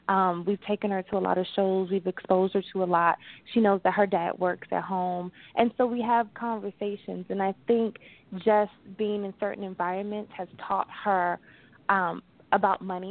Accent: Washington, District of Columbia, United States; Because I grew up in Washington, D.C., And a lot of times we were raised that you went and worked for the government

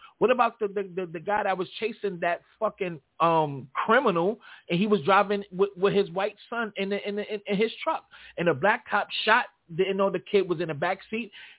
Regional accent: Australia; accent: American; Nah. I'm from Australia. I just got a real thick United States accent.

